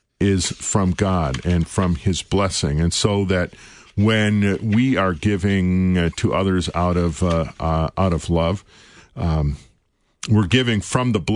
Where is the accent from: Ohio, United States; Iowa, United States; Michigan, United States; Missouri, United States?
Michigan, United States; the congregation actually in which I grew up in Michigan, had a member win $25,000 in the state lottery.